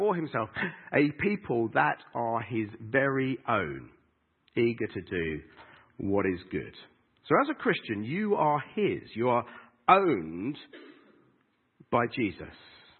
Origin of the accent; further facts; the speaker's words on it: United Kingdom; I'm British.